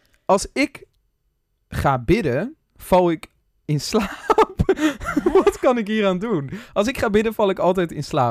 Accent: Enschede, Overijssel, Netherlands; er is een jongen uit Enschede waar ik vandaan kom.

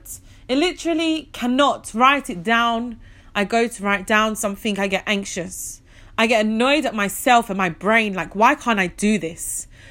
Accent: England, United Kingdom; born there; English, I'm British. England is the country I was born

